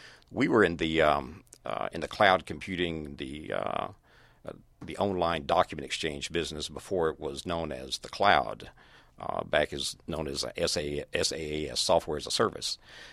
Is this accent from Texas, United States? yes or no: no; Atlanta, Georgia, United States; Now, I'm originally from Atlanta, and started a management consulting company here a long time ago